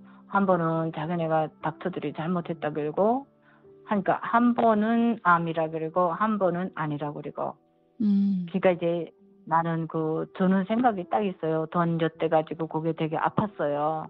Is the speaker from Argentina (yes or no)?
no; North Korea; now in South Korea; 제가 탈북자고